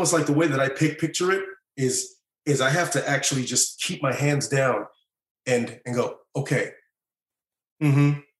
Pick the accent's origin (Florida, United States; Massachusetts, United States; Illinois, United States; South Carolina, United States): Florida, United States; Orlando; now in Los Angeles, United States; here in Los Angeles, and later one in my hometown of Orlando, Florida.